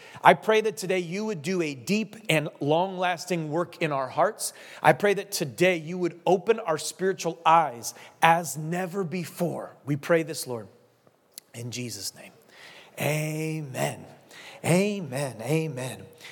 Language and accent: English; New England, United States; I'm from New England. I don't think it's going to happen. And I know that maybe some New Englanders like country music, but it's like 1%.